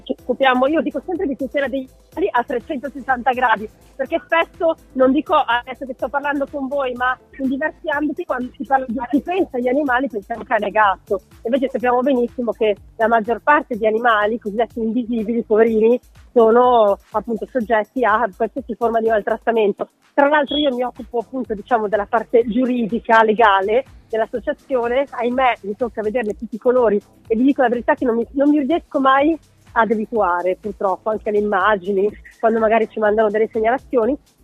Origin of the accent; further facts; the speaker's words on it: Milan, Lombardy, Italy; Io sono milanese di nascita, vivo qua a Milano, sono felice, stranamente perché molti si lamentano, ma adoro la mia città